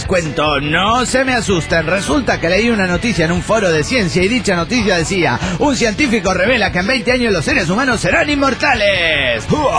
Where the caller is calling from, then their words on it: Santander, Cantabria, Spain; de Santander, España.